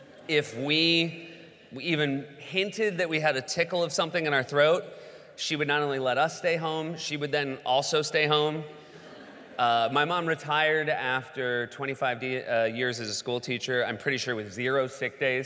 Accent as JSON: {"language": "English", "region": "New Hampshire", "country": "United States", "tie": "born or raised there", "said": "We grew up in New Hampshire. If you've ever been to New Hampshire, a lot of trees."}